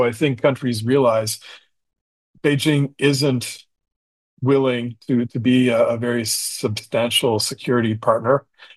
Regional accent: Canada; And for a lot of, European listeners, and I'm from Canada, a lot of folks in Canada would look at American foreign policy

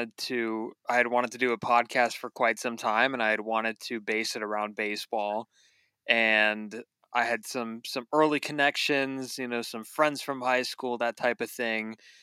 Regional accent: California, United States; So yeah, it's definitely been cool growing up in the Bay Area.

